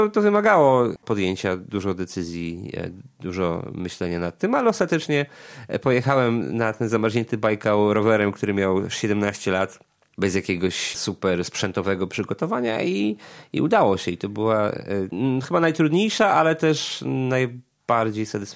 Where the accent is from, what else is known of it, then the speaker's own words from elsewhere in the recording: Podlaskie Voivodeship, Poland; now in Poznań, Poland; Natomiast ja mieszkam w Poznaniu na co dzień i tych zim już nie ma. One są raz na parę lat. Pochodzę z Podlasia.